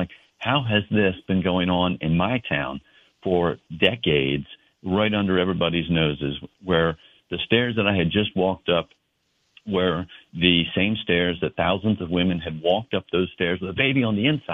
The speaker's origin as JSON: {"language": "English", "region": "New Jersey", "country": "United States", "tie": "born or raised there", "moved": "as an adult", "lives_now": "Florida, United States", "said": "Well, I grew up in New Jersey, went to medical school up in New Jersey, and then came down to Florida for my residency program"}